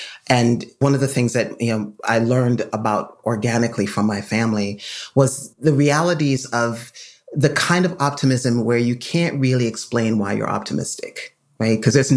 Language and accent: English; Jamaica; now in United States; So I grew up in Jamaica, came to the United States.